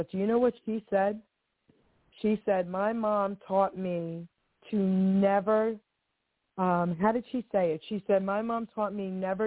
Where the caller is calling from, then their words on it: New Jersey, United States; I'm calling from New Jersey.